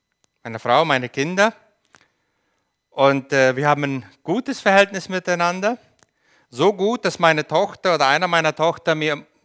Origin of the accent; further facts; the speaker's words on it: Paraguay; ich bin in Paraguay geboren und aufgewachsen, deutscher Ursprung, also meine Eltern sind Deutsche.